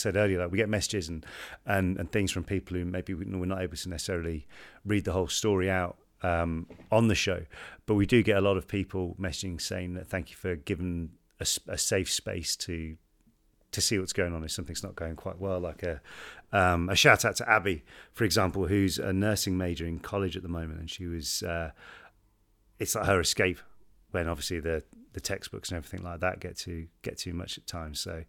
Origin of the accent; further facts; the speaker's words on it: Nova Scotia, Canada; born there; also born or lived in Baker Lake, Nunavut; I was born in Nova Scotia, but in 2016, my father moved my family and I to Baker Lake, Nunavut in northern Canada, for 3 years.